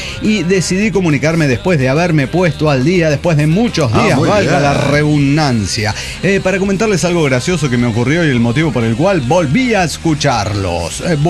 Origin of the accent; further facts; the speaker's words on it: San Ignacio, Misiones, Paraguay; vengo de San Ignacio, Paraguay, para comunicarme con todos ustedes.